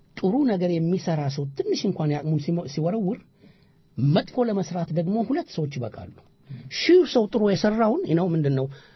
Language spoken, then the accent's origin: Amharic; Amhara, Ethiopia; አቦ ወሎዬ ስለሆንኩኝ በዘሬ